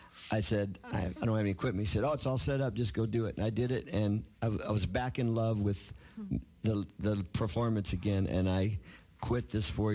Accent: Beaumont, Texas, United States; I was raised in Beaumont.

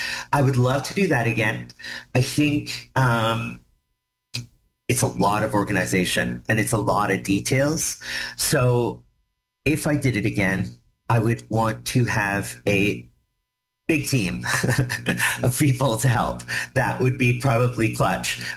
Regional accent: Woodstock, Ontario, Canada; So when I was a kid, growing up in Woodstock, Ontario, at the time, Woodstock was not as progressive as I would say it is now.

